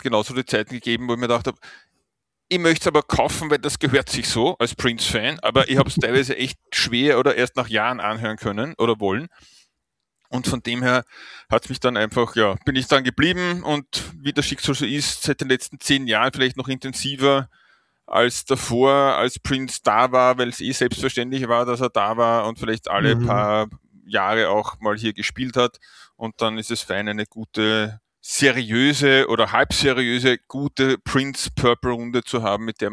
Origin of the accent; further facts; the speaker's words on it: Vienna, Austria; bin aus Wien